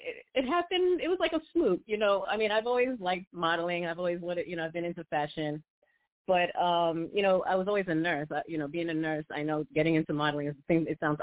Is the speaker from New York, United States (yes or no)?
yes; Queens, New York, United States; I'm from Queens, New York, and I do a lot.